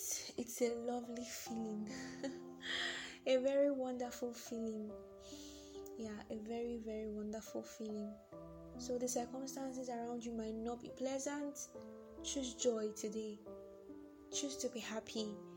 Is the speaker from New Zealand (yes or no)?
no; Nigeria; I'm from Nigeria, where things might be going somehow now.